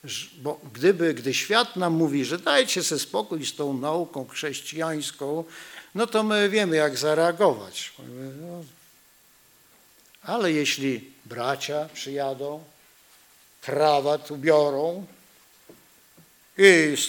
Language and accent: Polish; Gdańsk, Pomeranian Voivodeship, Poland; Ja jestem z Gdańska, więc cytuję tak ostro, jak to jest napisane.